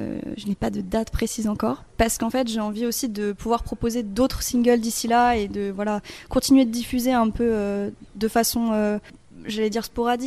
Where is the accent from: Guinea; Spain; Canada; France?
France; Auvergne-Rhône-Alpes; J'ai grandi dans la région Isère, mais très proche de Lyon.